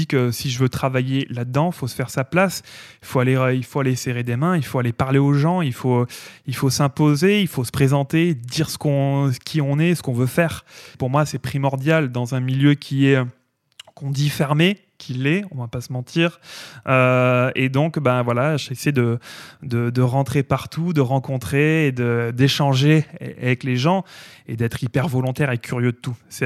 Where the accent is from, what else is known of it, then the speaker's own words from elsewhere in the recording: Nîmes, Occitanie, France; Moi, je suis né à Nîmes. J'ai grandi à quelques centaines de mètres des arènes de Nîmes, quand même l'une des plus belles salles de concert en France.